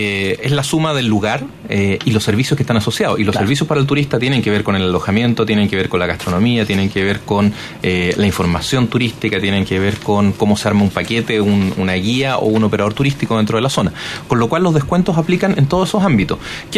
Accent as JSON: {"language": "Spanish", "country": "Chile", "said": "que como chilenos nos informemos de los lugares"}